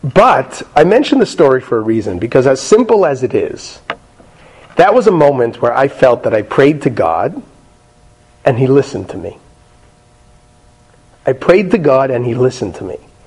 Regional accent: Fair Lawn, New Jersey, United States; I was quite a younger man in 1976, a Fairlawn boy growing up in New Jersey

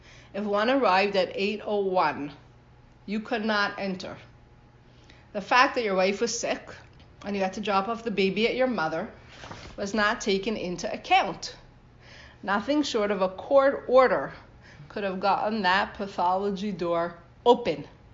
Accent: Canada; I grew up in Canada.

